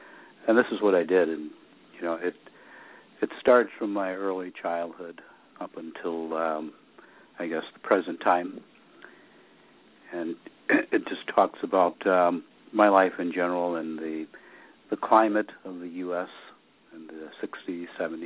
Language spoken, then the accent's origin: English; Alabama, United States; born there; I was born in Alabama, the Deep South, and I came through the era of Jim Crowism, a lot of segregation, discrimination.